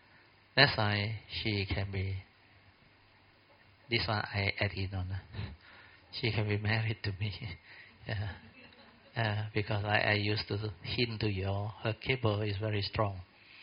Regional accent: Alor Setar, Kedah, Malaysia; English is a second language; Then I'm from Alostar.

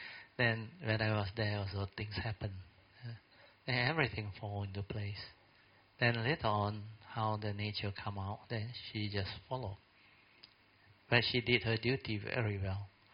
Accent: Alor Setar, Kedah, Malaysia; English is a second language; Then I'm from Alostar.

